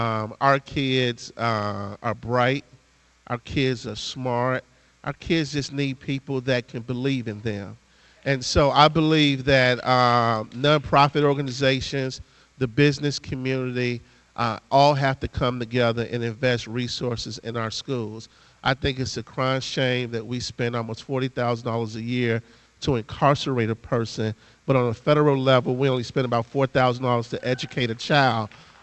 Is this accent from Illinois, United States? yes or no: yes; Chicago, Illinois, United States; So I grew up in Chicago. I went to a Chicago public school, and they socially promoted me.